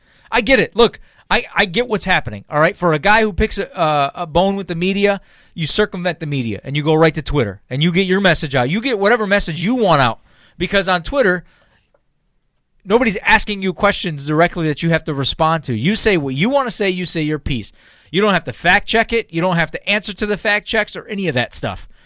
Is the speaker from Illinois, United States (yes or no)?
no; Michigan, United States; we can say that because we're from Michigan.